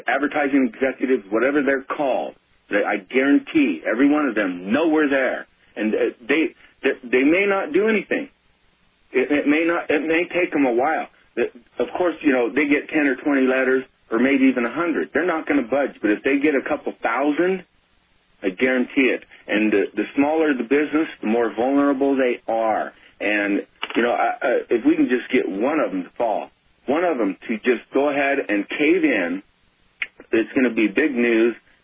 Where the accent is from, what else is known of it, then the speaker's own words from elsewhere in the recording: United States; We are proud American citizens who are exercising our God-given rights to stand up and question our government